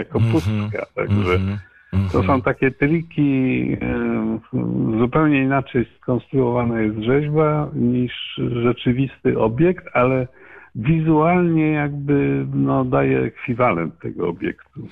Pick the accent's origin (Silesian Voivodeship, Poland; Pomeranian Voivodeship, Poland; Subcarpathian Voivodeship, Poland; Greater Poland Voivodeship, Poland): Greater Poland Voivodeship, Poland; Poznań; bo wychowałem się na Łazarzu Poznańskim